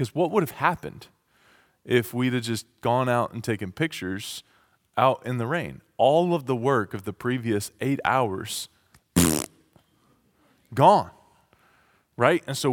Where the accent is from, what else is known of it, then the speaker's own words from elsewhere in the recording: the South, United States; I'm from the South. You've got to remember that.